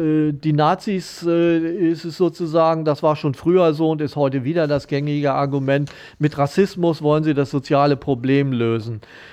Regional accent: Soltau, Lower Saxony, Germany; ich habe es vorhin gerade gesagt, ich komme aus Soltau

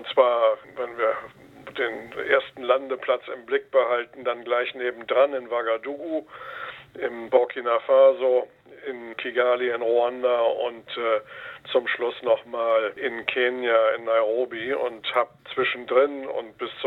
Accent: Hanover, Lower Saxony, Germany; Ich bin in Hannover zur Schule gegangen und habe dann in Berlin studiert, nachdem ich am Ratsgymnasium mein Abi gemacht habe, und bin dann nach einer Assistententätigkeit in Berlin nach Afrika gegangen als gelernter Volkswirt

